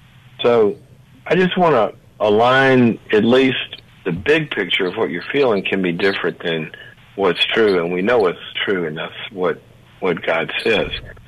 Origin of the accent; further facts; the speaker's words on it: the South, United States; I grew up in the South around a lot of farming, and in the winter, it doesn't look like anything good is happening out in those fields.